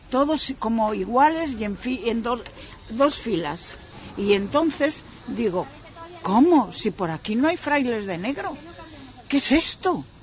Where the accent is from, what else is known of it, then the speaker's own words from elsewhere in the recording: Galicia, Spain; En 7 minutos estaba en mi pueblo, que está de allí como a, vamos a ver, 15, 17 kilómetros.